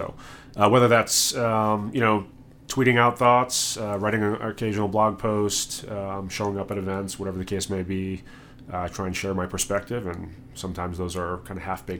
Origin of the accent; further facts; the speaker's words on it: Lexington, Massachusetts, United States; moved away as an adult; For folks from Massachusetts, I'm from a suburb called Lexington, which is a very different place than the city of Boston itself. But was born in Boston, grew up in that area, and moved out here